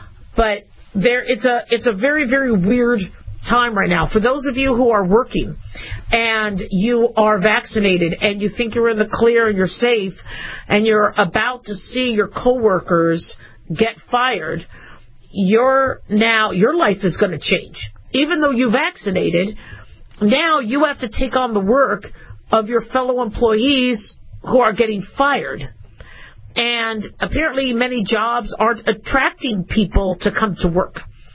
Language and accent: English; California, United States; now in Nevada, United States; I think it's a beautiful state. I'm from California.